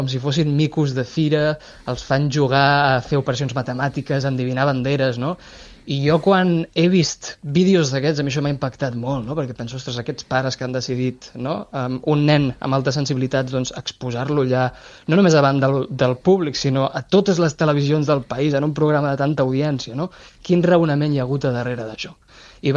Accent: Navàs, Catalonia, Spain; gran en un poble a l'interior de Catalunya, i aquí el meu referent lingüístic van ser les persones grans del meu poble, que és Navàs.

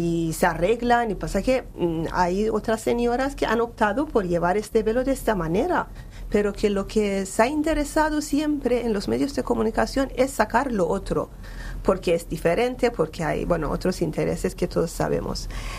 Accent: Iran; Hasta que yo en la calle alguien me pregunta, ¿de dónde eres? Yo soy iraní

